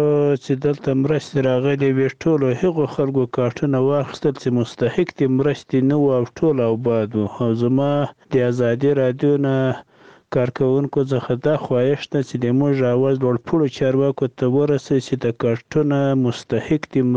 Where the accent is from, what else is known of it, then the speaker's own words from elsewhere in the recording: Paktika, Afghanistan; زه د پکتیکا دی ولایت سروبي دی ورسوالي خاني